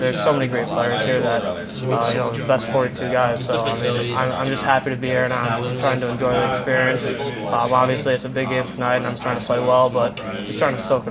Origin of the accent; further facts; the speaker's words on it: Hinsdale, Illinois, United States; I grew up in Hinsdale, Illinois, like 25 miles west.